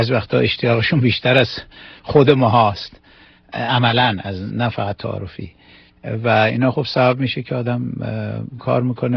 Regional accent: Tehran, Tehran Province, Iran; 65 سالمه. 1116 به دنیا اومدم، بچه تهرانم.

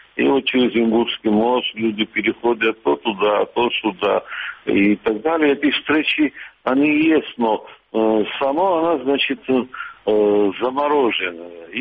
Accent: Sukhumi, Abkhazia, Georgia; я сухумчанин, родился там, в Ирах

